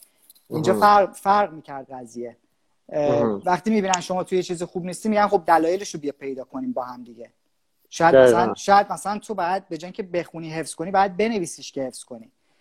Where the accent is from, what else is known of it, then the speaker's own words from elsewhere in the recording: Ahvaz, Khuzestan, Iran; moved away as an adult; now in Southampton, United Kingdom; من متولد 20 مهر 1367 هستم، انگلستان ساوتهمپتون به دنیا اومدم، ولی بزرگ شده اهواز. بله بله بله، ولی بزرگ شده اهواز هستم. تا 20 سالگی اهواز بودم، بعد 20 سالگی برای ادامه تحصیل دوباره به ساوتهمپتون اومدم